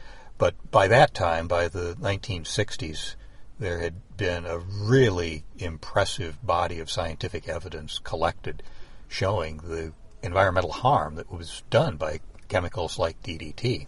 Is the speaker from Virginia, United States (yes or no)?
no; Cleveland, Ohio, United States; In my hometown in Cleveland, Ohio, there were times when I was down bird watching at the mouth of the Cuyahoga River